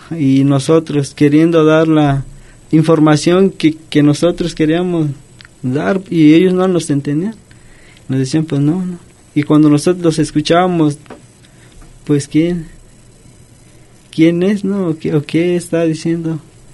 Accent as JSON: {"language": "Spanish", "town": "Tuxpan de Bolaños", "region": "Jalisco", "country": "Mexico", "said": "A lo mejor en nuestra comunidad, en mi comunidad, soy de Tuxpan de Bolaños"}